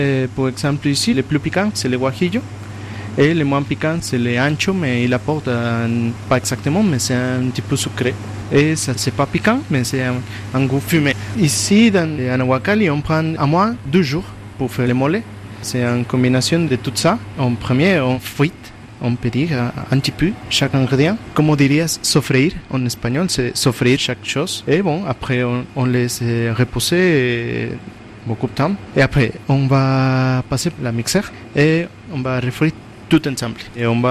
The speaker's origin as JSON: {"language": "French", "country": "Mexico", "second_language": "French", "said": "Je viens du Mexique."}